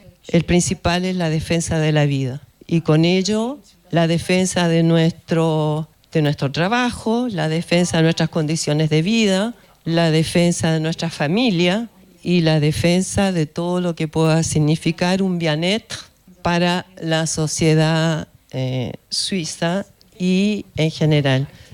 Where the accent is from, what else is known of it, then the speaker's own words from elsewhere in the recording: Chile; now in Switzerland; Y como chilena me di cuenta años después